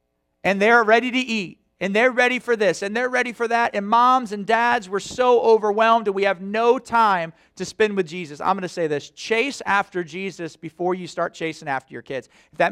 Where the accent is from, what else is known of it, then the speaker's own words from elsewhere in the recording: United States; I was raised in America, and I remember the first time I heard the anthem